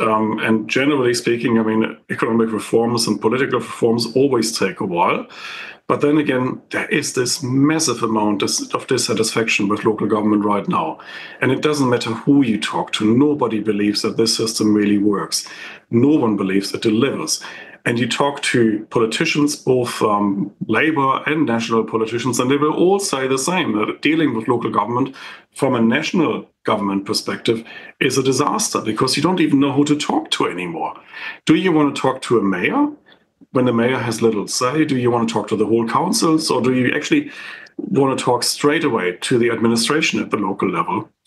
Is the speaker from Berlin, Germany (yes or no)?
no; Essen, North Rhine-Westphalia, Germany; also born or lived in Gelsenkirchen; And I remember in my hometown was Essen, but in the town where I was born and neighboring city of Gelsenkirchen